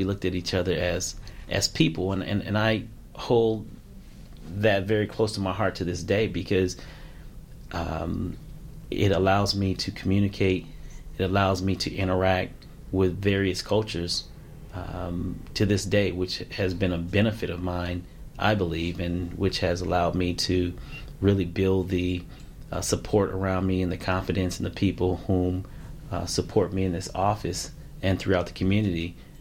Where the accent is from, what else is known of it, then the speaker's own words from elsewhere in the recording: Clark County, United States; Well, I grew up in Clark County, humble beginnings.